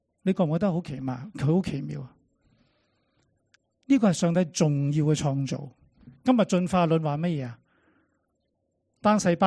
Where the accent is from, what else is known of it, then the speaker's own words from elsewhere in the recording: China; 我们中国人都很多